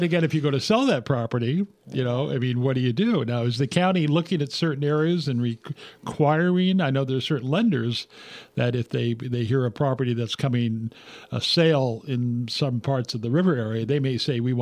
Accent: Guerneville, California, United States; When I was a kid, I was raised in Guerneville, Mike. We had a cesspool

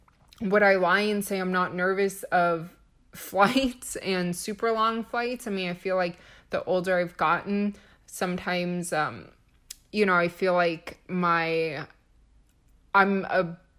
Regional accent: Las Vegas, Nevada, United States; most likely in Vegas, my hometown.

